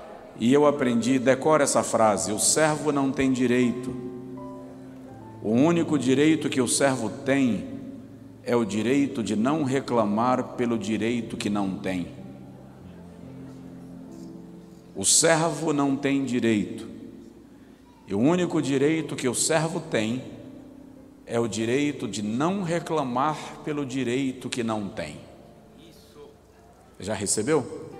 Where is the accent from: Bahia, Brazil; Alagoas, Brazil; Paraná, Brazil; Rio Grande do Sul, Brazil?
Bahia, Brazil; Feira de Santana; Eu venho da Bahia, Feira de Santana, onde sirvo como pastor de uma igreja e algumas igrejas